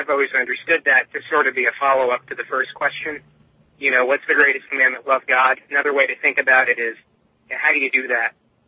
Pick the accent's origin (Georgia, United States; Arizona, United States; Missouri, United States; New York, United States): New York, United States; I mean, I grew up in New York.